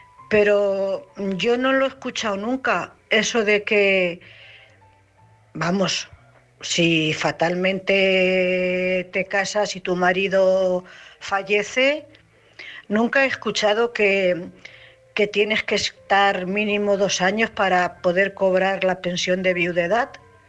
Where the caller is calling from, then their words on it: Cuenca, Castilla-La Mancha, Spain; de Cuenca.